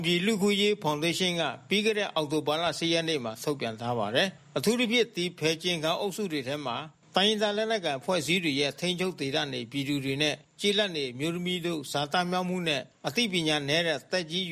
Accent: Rakhine State, Myanmar; ကျွန်တော်တို့ရခိုင်လူမျိုးတွေကိုတတ်လာတာအခုမှမဟုတ်ဘူး

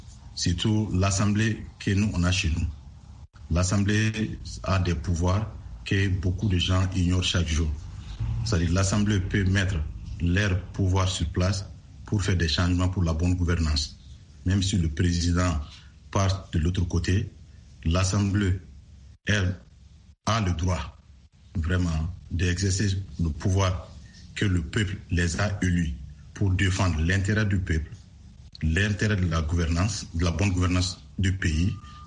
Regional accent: Mali; plus précisément en tant que Malien, que c'est des leçons à prendre ici.

